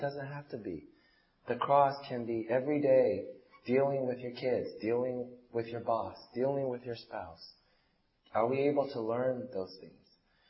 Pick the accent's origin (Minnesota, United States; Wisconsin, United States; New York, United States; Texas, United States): New York, United States; I come from New York, and New York traffic is really bad.